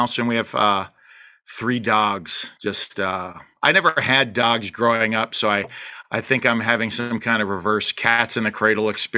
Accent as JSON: {"language": "English", "town": "McKeesport", "region": "Pennsylvania", "country": "United States", "tie": "born or raised there", "said": "where the town I grew up in Pennsylvania, outside of Pittsburgh, McKeesport"}